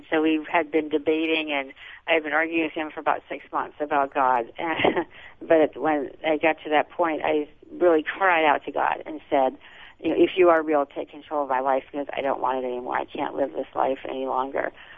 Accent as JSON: {"language": "English", "region": "Ohio", "country": "United States", "tie": "born or raised there", "moved": "as an adult", "said": "I grew up in Northeast Ohio and went to college in Ohio, Ohio State and University of Cincinnati, and then moved to Southern California when I was about 24 years old"}